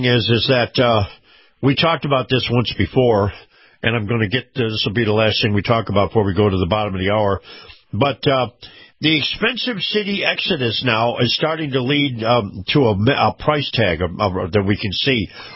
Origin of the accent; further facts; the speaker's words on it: Florida, United States; By the way, we've got some of the early voting results down here in my home state of Florida.